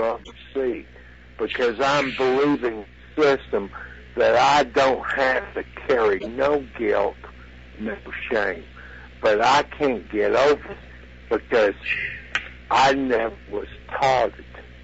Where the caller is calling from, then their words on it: Beijing, China; I'm not. I'm calling from Beijing.